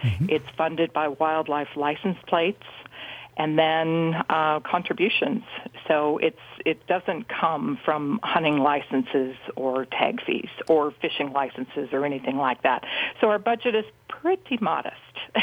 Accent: Wisconsin, United States; also born or lived in Illinois; So growing up in the Midwest, in Wisconsin and Illinois, I remember my parents every year would take us on day trips over to the Mississippi River.

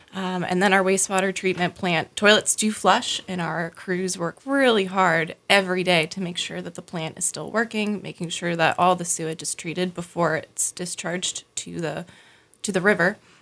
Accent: Maryland, United States; I come from Maryland, so I grew up in Maryland. I was there my whole life.

